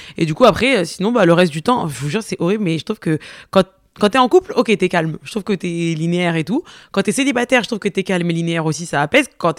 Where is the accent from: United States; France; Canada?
France; Marseille, Provence-Alpes-Côte d'Azur; je suis marseillaise